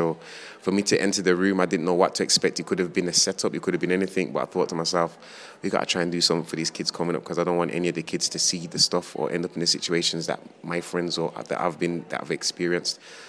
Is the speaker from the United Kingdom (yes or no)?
yes; Birmingham, West Midlands, United Kingdom; I come from the Burger Bar side of town, and we're trying to create peace in our community, and that is Birmingham.